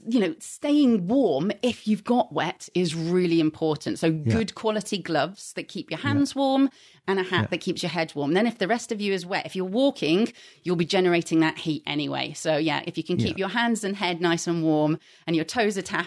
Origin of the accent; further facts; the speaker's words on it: Midlands, United Kingdom; I'm from the Midlands originally, the Midlands of England.